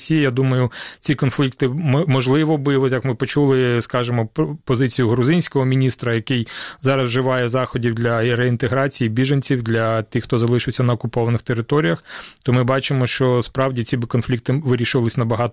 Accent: Kyiv, Ukraine; я коренной киевлянин, я прожил всю жизнь в Киеве

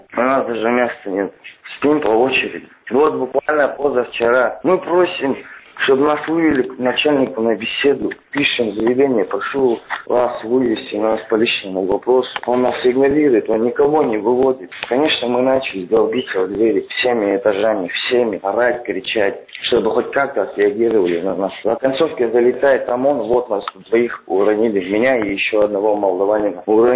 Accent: Russia; also born or lived in Armenia; Лицо без гражданства, у меня никогда не было паспорта. Я родился как бы в Армении, всю жизнь прожил в России.

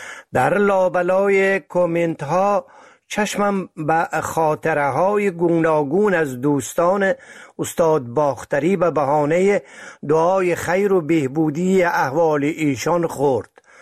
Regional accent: Maymana, Faryab, Afghanistan; born there; منم تصمیم گرفتم تا به زادگاهم در شهر میمنه برگردم.

